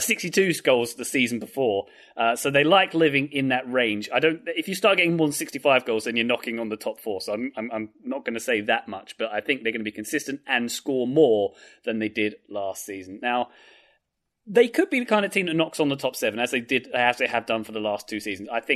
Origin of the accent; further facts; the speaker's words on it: London, United Kingdom; or as they were called where I grew up around Cockney people, West Ham.